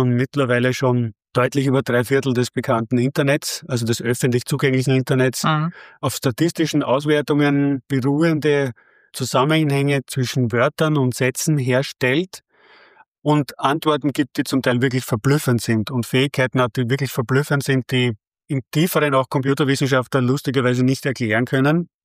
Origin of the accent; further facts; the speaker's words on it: Austria; Ist nicht überall so, bei uns in Österreich ist das Gott sei Dank so.